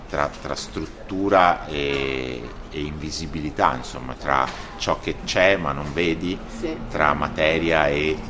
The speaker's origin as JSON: {"language": "Italian", "town": "Padua", "region": "Veneto", "country": "Italy", "tie": "born or raised there", "lives_now": "Rome, Italy", "said": "mio padre era veneziano, io sono cresciuto a Padova, però vivo a Roma da 20 anni"}